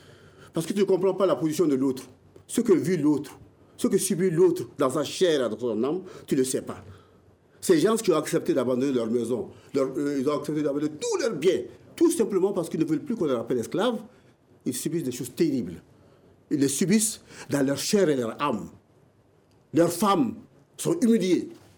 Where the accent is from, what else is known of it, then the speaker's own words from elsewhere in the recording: Mali; chez nous au Mali.